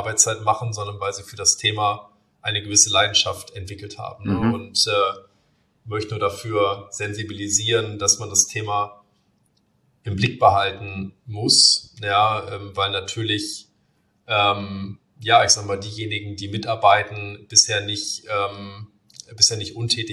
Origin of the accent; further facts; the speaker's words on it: Bremen, Germany; ich sende Grüße zurück in meine Heimatstadt Bremen.